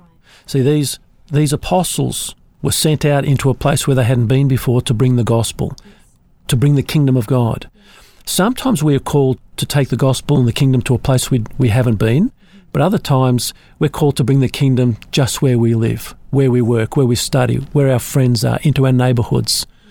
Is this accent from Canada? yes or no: no; Melbourne, Victoria, Australia; born there; my heritage is in Russia. I have pure Russian blood in me, though I was born here in Melbourne.